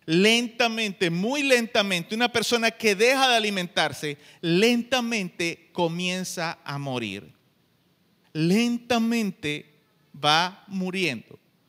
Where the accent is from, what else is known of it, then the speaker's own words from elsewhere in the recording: Venezuela; nosotros en nuestro caso somos venezolanos, porque nacimos en este país.